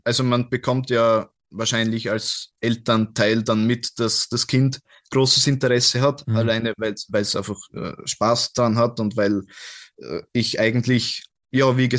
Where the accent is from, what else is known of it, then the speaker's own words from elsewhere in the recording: Burgenland, Austria; Ich komme ja aus dem Mittelburgenland. Das ist ja quasi eine Blasmusik-Hochburg.